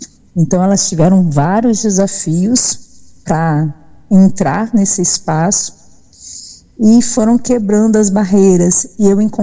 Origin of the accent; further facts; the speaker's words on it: Espírito Santo, Brazil; eu sempre sou capixaba, minha família é capixaba, e tive que sair, né, do nosso território, ir para Minas Gerais, um local que eu não conhecia ainda, e permanecer lá por 3 anos.